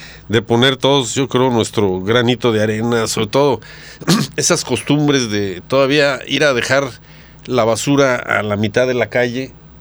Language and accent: Spanish; Mexico; a nosotros como mexicanos, donar sangre